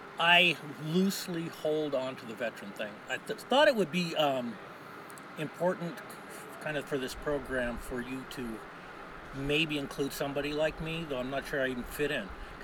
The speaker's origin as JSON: {"language": "English", "town": "Creswell", "region": "Oregon", "country": "United States", "tie": "born or raised there", "said": "raised in a small town just south of Eugene, Oregon, called Cresswell. Graduating class was under 100."}